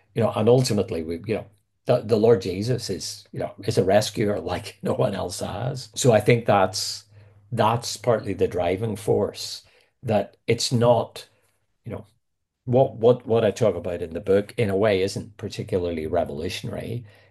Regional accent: Northern Ireland, United Kingdom; I mean, you asked at the start, I'm very thankful that I grew up in Northern Ireland.

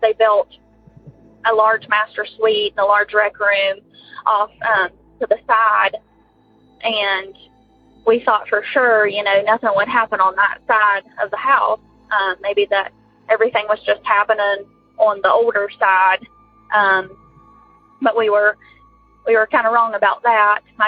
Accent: West Virginia, United States; I'm from West Virginia.

